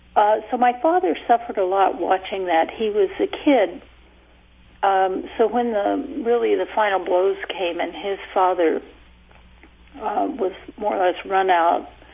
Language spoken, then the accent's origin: English; Oklahoma, United States; I call the first chapter in my memoir of growing up in Oklahoma, Red Diaper Baby with a question mark